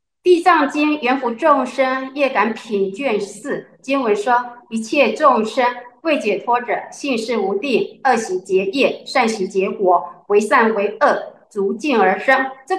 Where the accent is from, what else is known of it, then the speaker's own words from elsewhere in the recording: Changhua County, Taiwan; 我是彰化人，彰化县八卦山有一尊大佛。